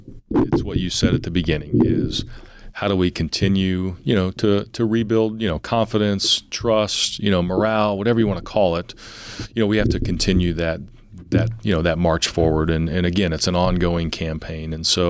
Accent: Dodge City, Kansas, United States; I grew up in Dodge City, but you know, one, it's easy to throw my name out there. I'm a sitting AD. I grew up in Kansas.

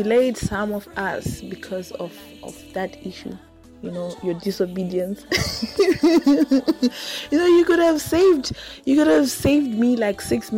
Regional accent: Kwekwe, Midlands, Zimbabwe; now in Francistown, Botswana; I'm 28 years old, going on 29. I was born and bred in Kwekwe, Zimbabwe, and currently I am staying in Francistown, Botswana for now.

